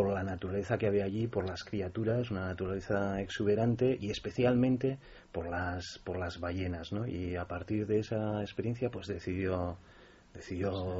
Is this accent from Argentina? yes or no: no; Basque Country, Spain; como los vascos somos cabezones y los marinos somos un poco más cabezones